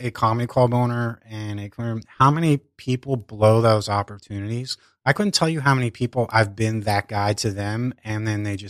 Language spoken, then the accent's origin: English; Northeast, United States; Yeah, I grew up in the Northeast and, you know, middle class family.